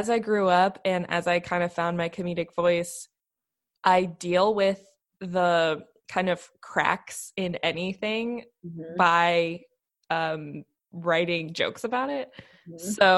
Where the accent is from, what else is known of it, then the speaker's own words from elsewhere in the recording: Maryland, United States; now in Los Angeles, United States; And I grew up in Maryland, and every time we'd go home, I'd be like, why are we here, though?